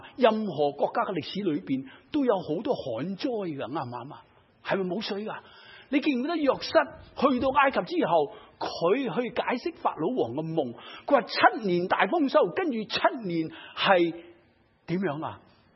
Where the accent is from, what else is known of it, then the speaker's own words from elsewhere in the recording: China; 古代好似我哋中国人系为农嘅